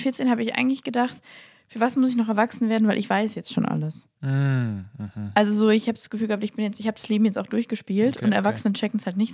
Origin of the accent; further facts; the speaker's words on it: Munich, Bavaria, Germany; Das war voll das Naturerlebnis für mich als Münchner Stadtkind.